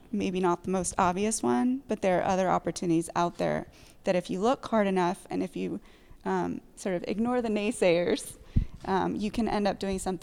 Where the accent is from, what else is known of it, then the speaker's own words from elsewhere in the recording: Austin, Texas, United States; I was growing up in Austin, Texas. I went to the University of Texas at Austin.